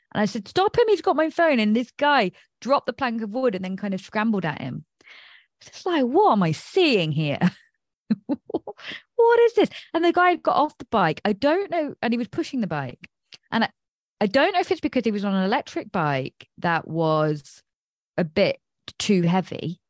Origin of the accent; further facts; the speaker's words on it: Nottingham, East Midlands, United Kingdom; You know, I'm from Nottingham, so I wasn't naive